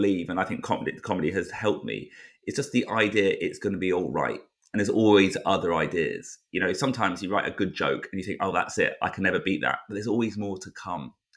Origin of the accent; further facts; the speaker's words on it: United Kingdom; now in Tokyo, Japan; I am a British, Tokyo-based British comedian, business owner, and fellow podcaster.